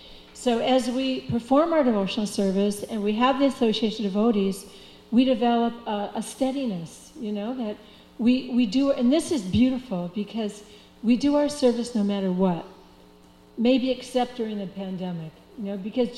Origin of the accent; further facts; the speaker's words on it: India; in Ireland, we had gone to the temple. And I always avoided them on the streets because, you know, being an Indian, they would always approach us, you know.